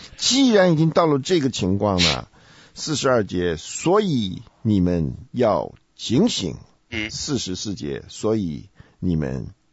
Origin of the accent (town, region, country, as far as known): China